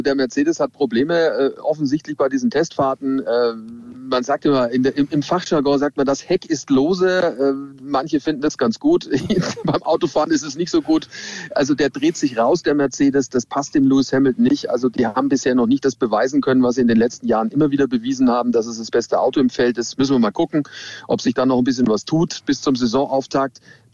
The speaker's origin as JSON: {"language": "German", "town": "Nuremberg", "region": "Bavaria", "country": "Germany", "said": "ich komme ja, wie gesagt, aus Nürnberg"}